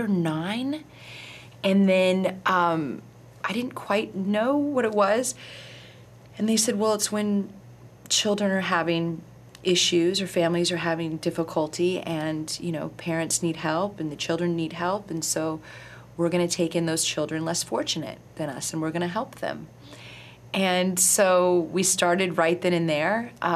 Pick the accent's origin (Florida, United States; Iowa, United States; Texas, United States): Iowa, United States; even though I came from Iowa, you know, in the middle of Iowa, and you don't really dream big